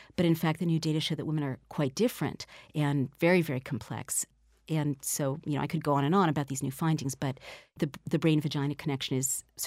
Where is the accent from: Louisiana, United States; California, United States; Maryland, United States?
California, United States; San Francisco; And I also saw growing up in San Francisco, in the heart of the gay rights movement, that refusal to be shamed by their sexual identity